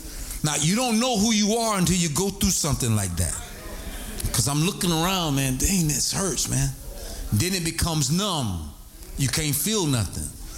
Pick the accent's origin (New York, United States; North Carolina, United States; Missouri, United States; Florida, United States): Florida, United States; So I'm from Florida. I knew nothing about hypothermia.